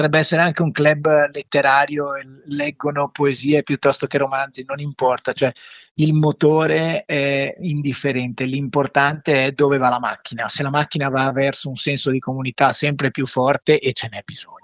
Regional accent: Venice, Veneto, Italy; da veneziano vedo il parallelismo con le piccole isole della Laguna di Venezia

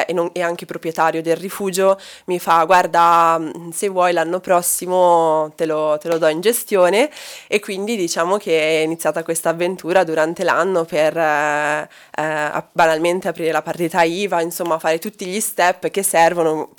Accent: Lombardy, Italy; Allora, io vivo in un piccolo paesino vicino a Varese, quindi sono lombarda.

